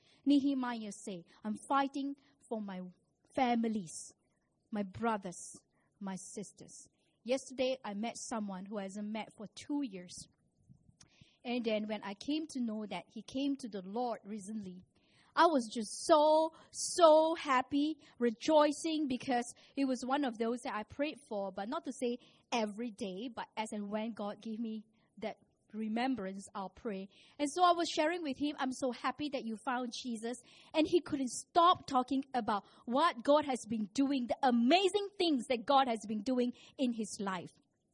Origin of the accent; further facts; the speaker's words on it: George Town, Penang, Malaysia; I say, I'm from Penang. But because I don't look totally Chinese, they will have to ask me a couple of times, but where are you really from? I say, I'm born here, I'm bred here, I school here. Carmelite Street is my school, my alma mater.